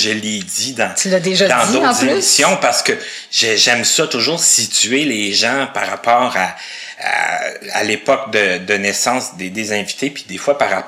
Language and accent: French; La Sarre, Quebec, Canada; born there; moi je suis né le 3 octobre 1975, je suis né à Lasserre, en Abitibi.